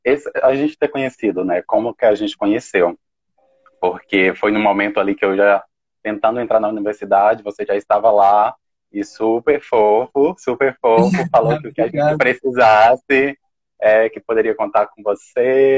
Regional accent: Teófilo Otoni, Minas Gerais, Brazil; eu sou do interior de Minas, né? Nordeste de Minas, vivi entre Teófilo Otoni, o interior de Teófilo Otoni, comunidade rural, e também uma comunidade rural pertencente a Itabacuri, é até o lugar que eu estou no momento, na casa da minha mãe.

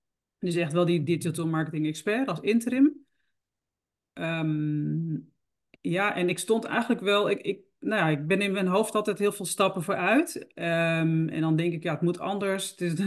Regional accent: Friesland, Netherlands; Opgegroeid in Friesland. Noordelijke instelling misschien.

